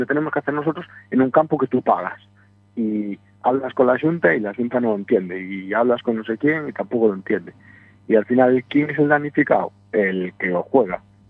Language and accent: Spanish; Galicia, Spain; nosotros venimos de Galicia, que juega béisbol 0